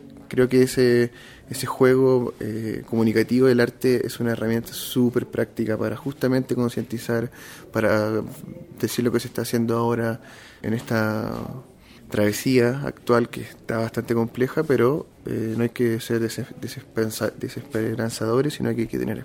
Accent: Chile; moved away as an adult; now in Mexico; soy chileno, radicado en México hace unos casi tres años.

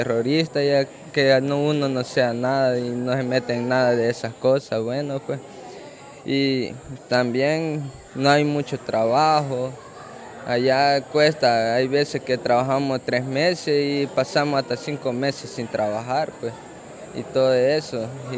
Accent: El Salvador; moved away; Yo vengo de El Salvador

